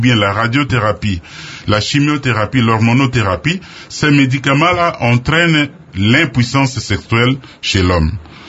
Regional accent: DR Congo; chez nous, en République démocratique du Congo, en Afrique centrale en général

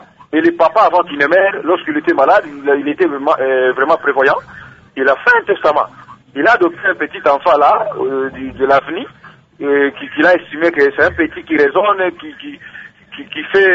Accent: Kindu, Maniema, DR Congo; chez nous au Maniema, à Kindu précisément, dans le chef-lieu de la province du Maniema.

